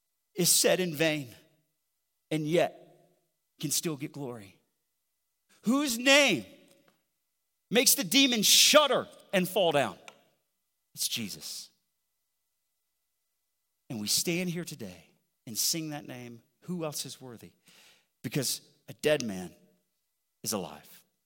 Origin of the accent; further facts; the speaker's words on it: the South, United States; accent: redneck southern; or sometimes my redneck southern accent comes out